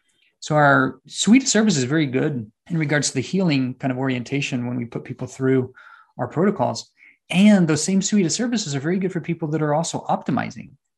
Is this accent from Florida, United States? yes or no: no; San Antonio, Texas, United States; Right now I'm in Austin, Texas, back home. I'm from San Antonio in Austin.